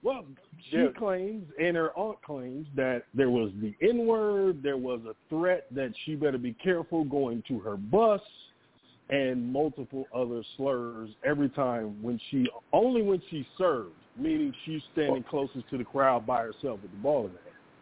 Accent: Illinois, United States; I'm from Illinois, so I played a game in Pekin, Illinois, where they actually threw things at our bus.

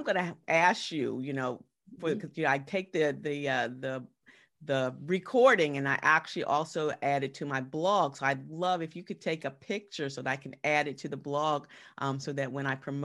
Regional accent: New York, United States; I'm from New York, so I know, you know, Broadway, and I know the big plays and stuff

